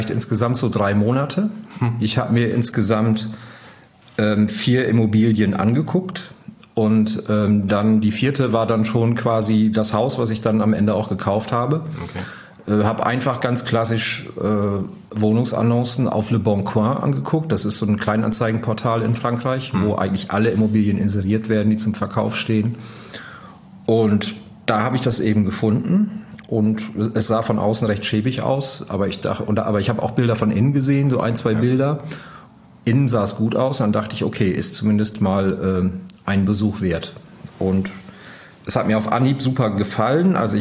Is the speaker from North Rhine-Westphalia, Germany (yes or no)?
no; Lower Saxony, Germany; außerdem bin ich in Ostfriesland auf dem Land aufgewachsen. Von daher war das Leben in der Stadt für mich ohnehin immer eher ein Kompromiss.